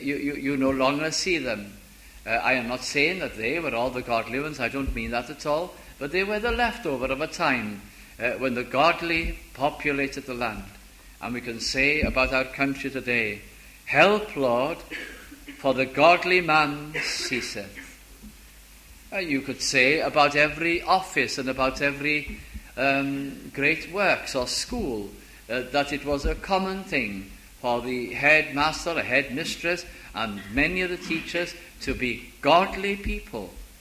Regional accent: Caernarfon, Wales, United Kingdom; went to Carnarvon, my hometown.

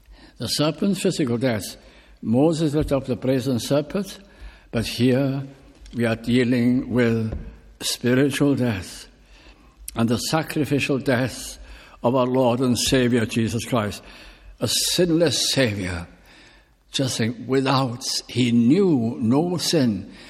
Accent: North West England, United Kingdom; when I was back in my hometown in Lancashire, and in the Welsh chapel there

